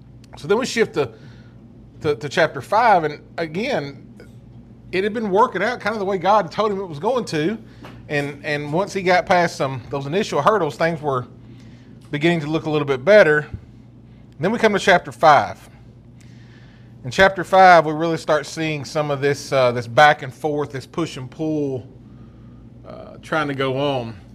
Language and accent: English; Tennessee, United States; And Lord, we are from Tennessee, so we know that we will probably snap back and see some more cold weather.